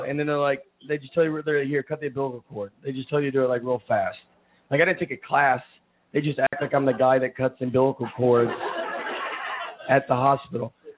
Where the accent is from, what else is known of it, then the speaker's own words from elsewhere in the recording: Tennessee, United States; also born or lived in New York; We were living in New York when my daughter was to be born, but I'm from Tennessee. So we flew home, and my daughter was born in Tennessee.